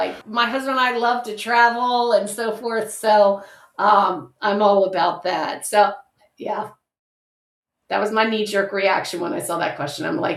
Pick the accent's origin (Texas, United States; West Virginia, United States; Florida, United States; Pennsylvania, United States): Pennsylvania, United States; Lancaster; you know, I'm from Pennsylvania, you know, the Pennsylvania market, I'm from Lancaster, PA.